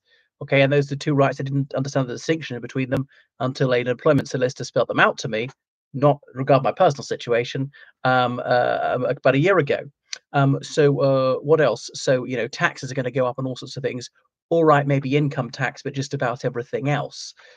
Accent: Ireland; from Ireland, so welcome back to my channel again

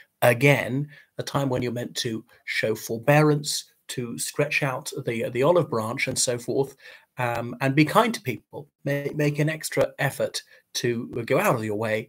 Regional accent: Ireland; from Ireland.

